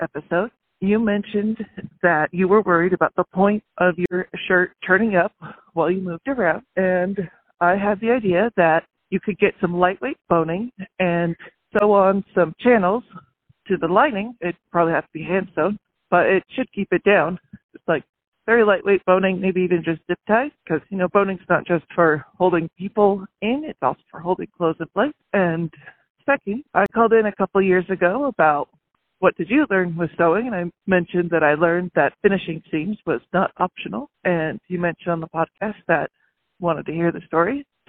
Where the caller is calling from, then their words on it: Utah, United States; Hello, Helen and Caroline. … from Utah, USA.